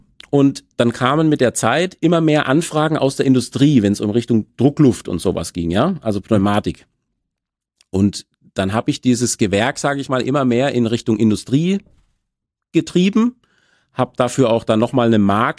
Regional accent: Veitshöchheim, Bavaria, Germany; born there; Ich bin zurzeit 42 Jahre alt. Ich bin in Würzburg geboren, gebürtiger Veitshöchheimer.

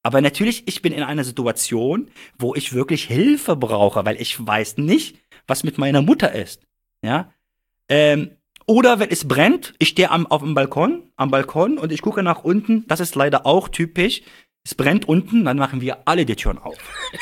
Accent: Lebanon; German is a second language; Ja, weil bei uns zum Beispiel, ich komme aus dem Libanon. Bei uns im Libanon, Feuerwehr ist, Feuerwehr hat keine Bedeutung.

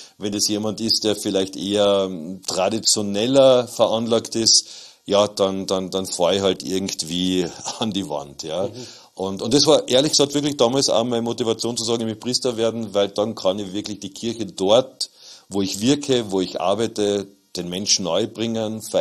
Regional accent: Klagenfurt, Carinthia, Austria; bei mir zu Hause in Klagenfurt. Ich bin ein gebürtiger Kärntner und habe da in meiner Heimatpfarre St. Ruprecht meine erste Zaubershow gehabt.

